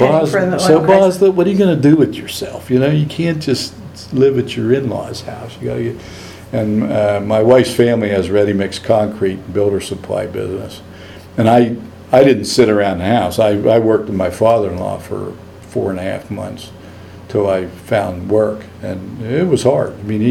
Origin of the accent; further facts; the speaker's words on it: Altoona, Pennsylvania, United States; now in Harrisburg, United States; I'm originally from Altoona and got work here, and I've been here ever since. I mean, this is fame and fortune, good old Harrisburg.